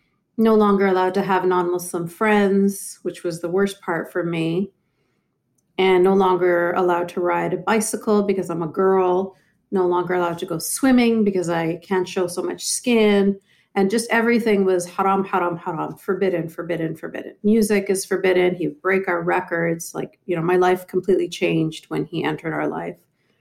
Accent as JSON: {"language": "English", "country": "Canada", "tie": "born or raised there", "said": "So I was born and raised in Canada, and my mother was the second wife to a Egyptian man."}